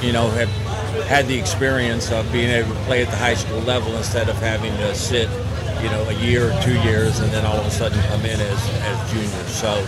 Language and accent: English; Tampa, Florida, United States; I'm originally from Tampa, Florida, born and raised.